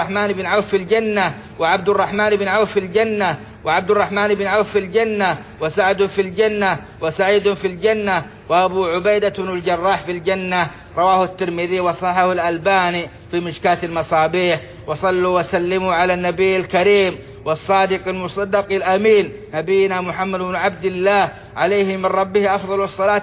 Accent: Saudi Arabia; اللهم أدم على بلادنا السعودية أمنها وإيمانها

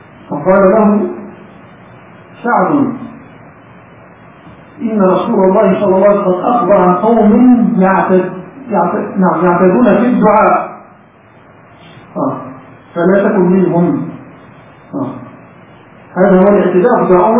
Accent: Egypt

